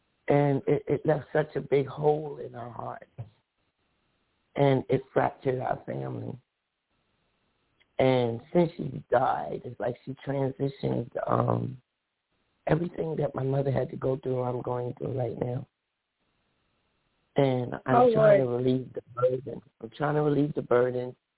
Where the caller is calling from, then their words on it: New Jersey, United States; I'm calling from New Jersey.